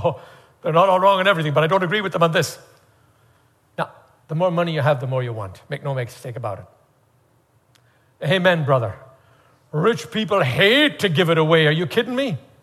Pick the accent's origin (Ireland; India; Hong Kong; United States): Ireland; I remember growing up in Ireland, I think, if I'm not mistaken, the King James calls it a penny or a farthing or something. You have to know, though, even when I was a boy, back in the early 50s, the very early 50s, When I was a boy back in Ireland